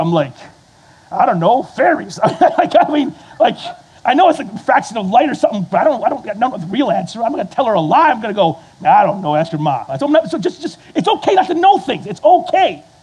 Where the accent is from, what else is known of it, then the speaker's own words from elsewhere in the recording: Flint, Michigan, United States; Like, I come from Flint. You never give your name to the cops when you're in Flint. Never.